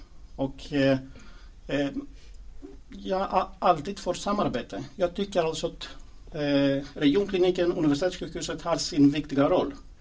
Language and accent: Swedish; Greece; Swedish is a second language; now in Sweden; jag kommer ursprungligen från Grekland och flyttade till Sverige för ganska exakt 20 år sedan.